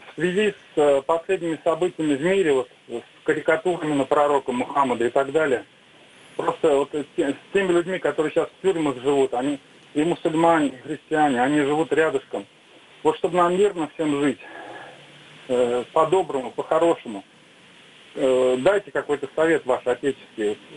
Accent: Moscow, Russia; я из Москвы.

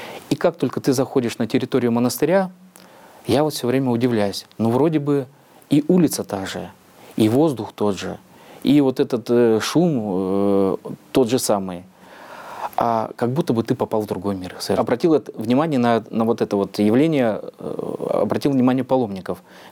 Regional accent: Novosibirsk, Novosibirsk Oblast, Russia; Я говорю: «Да, я из России». «А откуда вы?» Я говорю: «Я из Новосибирска».

